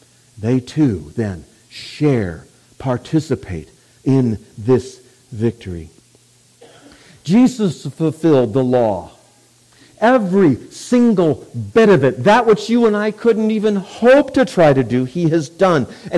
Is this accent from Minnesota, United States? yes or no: yes; Minnesota, United States; not because we're from Minnesota and we're all nice